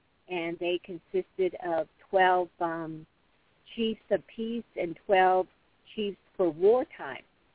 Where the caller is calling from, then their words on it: Window Rock, Arizona, United States; And I'm calling in from Window Rock, Arizona.